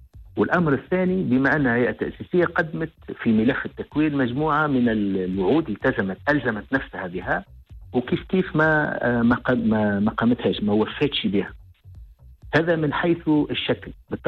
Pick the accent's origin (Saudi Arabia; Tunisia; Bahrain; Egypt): Tunisia